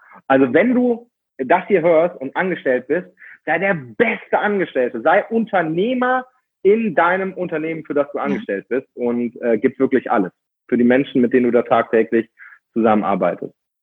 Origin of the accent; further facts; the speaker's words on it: Austria; Und ich komme aus Österreich und dort haben wir einige Berge.